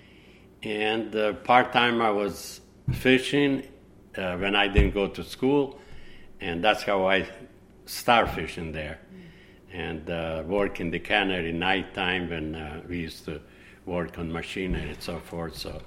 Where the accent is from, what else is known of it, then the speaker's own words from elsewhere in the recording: Dugi Otok, Zadar County, Croatia; born there; English is a second language; I was born in Croatia on Dugiotok, which translates Long Island. And my dad used to have grape farm and olive tree farm, and we had a little boat to catch some fish.